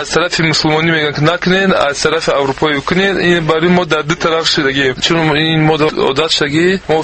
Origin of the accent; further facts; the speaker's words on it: Tajikistan; از بس که ما تاجیکستانی هستیم